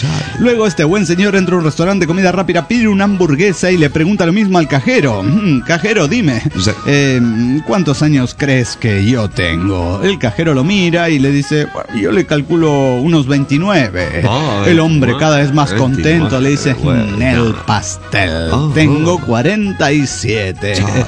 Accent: Mexico City, Mexico; del Distrito Federal Mexicano.

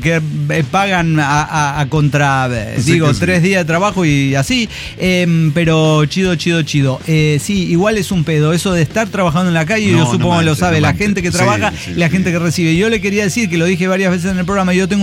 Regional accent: Mexico City, Mexico; now in Madrid, Spain; yo soy del DF, pero vivo en Madrid hace 13 años.

